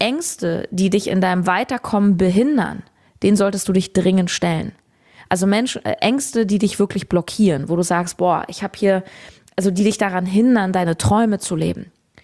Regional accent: Berlin, Germany; deswegen kann es nur Berlin werden, meine Heimat.

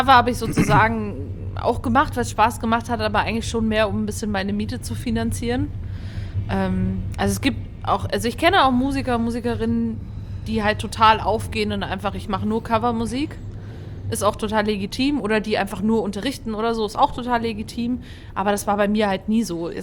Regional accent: Fulda, Hesse, Germany; ich komme ja aus Fulda.

